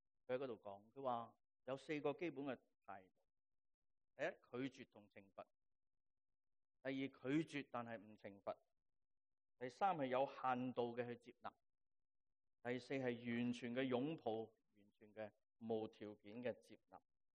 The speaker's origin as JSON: {"language": "Chinese", "country": "Hong Kong", "said": "我们来自香港的人，"}